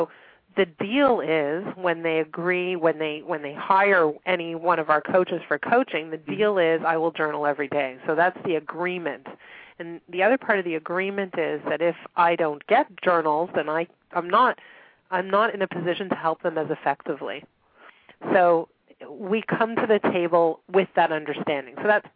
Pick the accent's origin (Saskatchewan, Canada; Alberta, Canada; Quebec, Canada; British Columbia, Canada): Quebec, Canada; Montreal; now in Toronto, Canada; I grew up in Montreal, but people think I often live in New York.